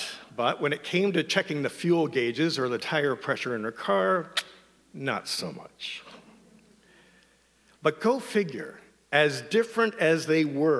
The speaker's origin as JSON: {"language": "English", "town": "Oakville", "region": "Ontario", "country": "Canada", "tie": "born or raised there", "said": "Karen and I grew up together in Oakville, Ontario, as little kids."}